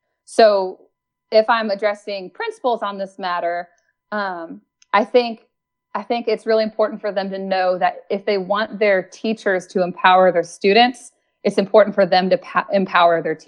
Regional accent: Ohio, United States; born there; also born or lived in Texas / New Jersey / Illinois / Florida; I was born in Ohio. I lived in Texas, New Jersey, Illinois, New Jersey again, Florida. So I really moved around a lot.

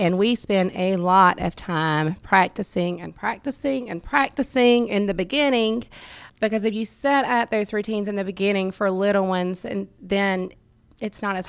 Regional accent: Hawkinsville, Georgia, United States; I am from Hawkinsville, so this is actually the elementary school I went to as a little girl.

